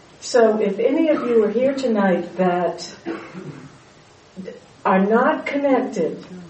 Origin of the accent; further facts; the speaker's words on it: Rockland, United States; from Rockland, and this has been a night that I think we all feel moved and inspired, and I have fallen in love with Rockland again